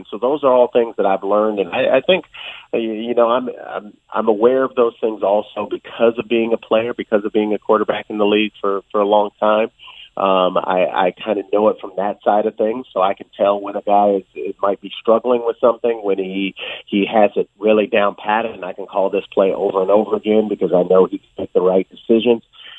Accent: Sacramento, California, United States; We're both from the West Coast. He's from San Francisco. I'm from Sacramento, about an hour and a half away.

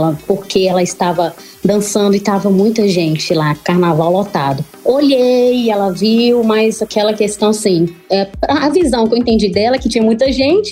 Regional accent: Timóteo, Minas Gerais, Brazil; eu tenho 27 anos. Sou da cidade de Timóteo, em Minas Gerais.

